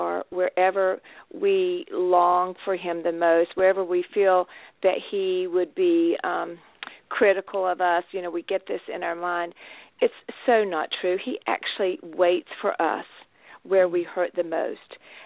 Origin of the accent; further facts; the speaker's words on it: the South, United States; accent: Southern; now in Baltimore, United States; I'm not really from Baltimore, even though I've lived here a number of years. There are three things I guess I hang on to from the South: my boys